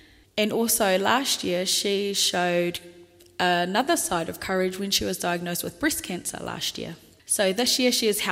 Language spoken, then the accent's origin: English; Tolaga Bay, Gisborne, New Zealand; also born or lived in Whangara; as you can see in the bio, and I am 24 years old. I was born in the early 90s, and I was born and bred on the east coast, so around Gisborne. I was brought up in Whangara and Tolaga Bay.